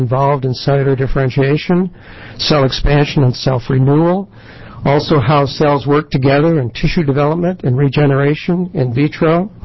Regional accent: Portland, Oregon, United States; I'm from Portland, representing OHSU.

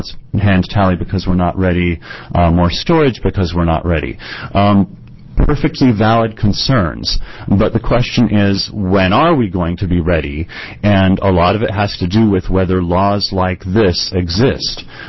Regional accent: Portland, United States; I'm from Portland.

